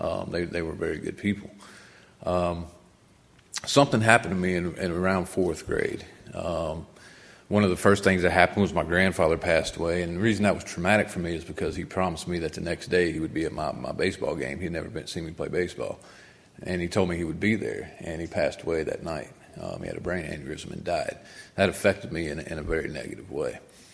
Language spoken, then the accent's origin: English; Floyd, Virginia, United States; also born or lived in Roanoke; When I was 2.5 years old, I got adopted by a school teacher and a postal worker from Floyd County, and that's where I was raised, was in Floyd.